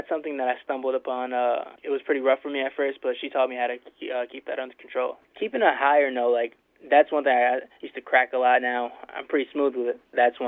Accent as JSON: {"language": "English", "town": "Poughkeepsie", "region": "New York", "country": "United States", "tie": "born there", "lives_now": "Kingston, United States", "said": "No, I was born in Poughkeepsie, but I live here for 4 years now."}